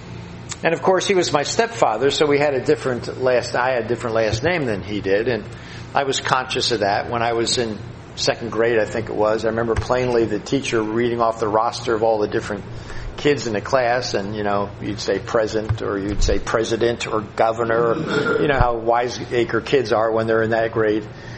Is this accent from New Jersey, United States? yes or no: yes; Toms River, New Jersey, United States; I grew up in Toms River, and in my estimation, I had a great childhood.